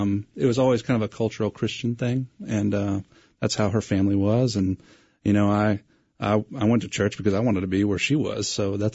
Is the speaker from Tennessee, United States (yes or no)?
yes; Franklin, Tennessee, United States; also born or lived in Oklahoma / Louisiana; Yeah, well, I was born in Oklahoma, nowhere. And then we moved to Louisiana, and then we moved to Tennessee, and I basically grew up a Tennessee boy.